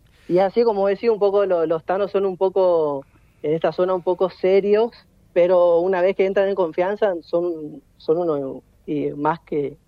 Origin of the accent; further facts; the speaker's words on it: Argentina; now in Italy; Baltasar y yo somos el único argentino